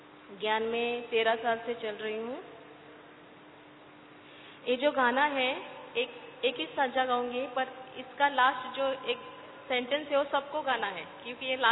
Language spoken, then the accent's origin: Hindi; Margao, Goa, India; और मैं गोवा से हूँ, मड़गांव सेंटर से